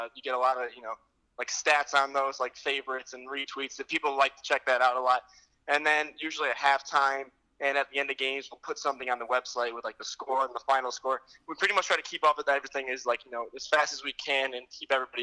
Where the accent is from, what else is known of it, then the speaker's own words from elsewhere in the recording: New York, United States; now in Pittsburgh, United States; because I'm from upstate New York, so everybody really likes the Bills.